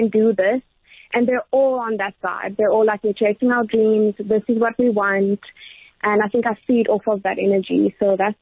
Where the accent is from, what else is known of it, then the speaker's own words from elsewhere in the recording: Mthatha, Eastern Cape, South Africa; born there; now in Port Elizabeth, South Africa; I was born in Mthatha, actually, at St. Mary's Hospital.